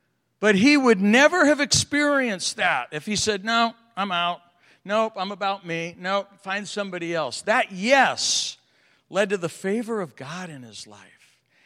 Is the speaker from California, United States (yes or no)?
yes; Oakland, California, United States; I was born and raised in Oakland.